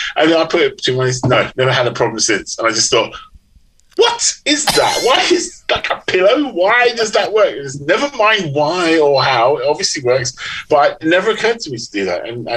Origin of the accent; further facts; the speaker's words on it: England, United Kingdom; Oh, yes. Well, yeah, I'm English.